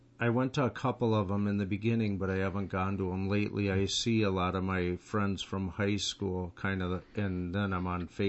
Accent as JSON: {"language": "English", "region": "Minnesota", "country": "United States", "tie": "born or raised there", "said": "I grew up on North Memorial Parkway, right across from North Memorial Hospital, and the house is still there, and it's beautiful."}